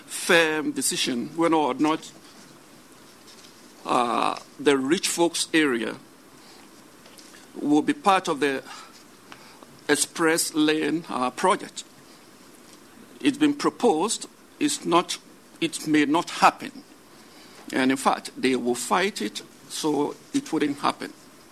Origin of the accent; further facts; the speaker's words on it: Boston, Massachusetts, United States; I grew up in the Boston, New England area